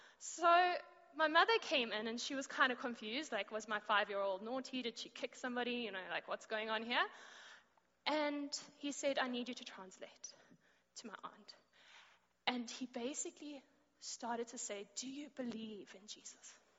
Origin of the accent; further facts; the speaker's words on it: Johannesburg, Gauteng, South Africa; I come from South Africa, Johannesburg.